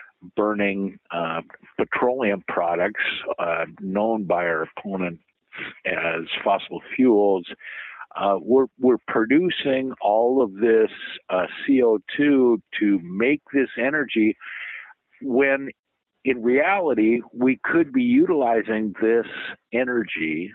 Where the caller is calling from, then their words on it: United States; in Washington.